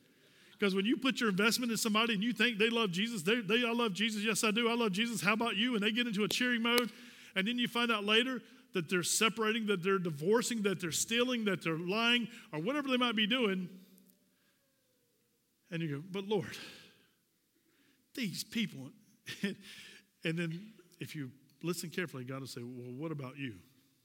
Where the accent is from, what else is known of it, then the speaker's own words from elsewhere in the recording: the Carolinas, United States; People, I'm for Clemson, I'm from Carolina, and never went to that school, university.